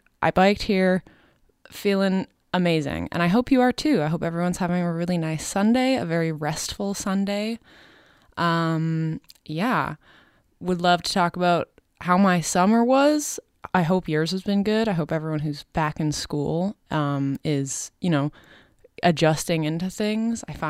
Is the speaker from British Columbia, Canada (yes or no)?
yes; British Columbia, Canada; now in Montreal, Canada; Summer, this is my first summer in Montreal. Usually I spend it on the West Coast. I'm from there. I'm from Vancouver Island.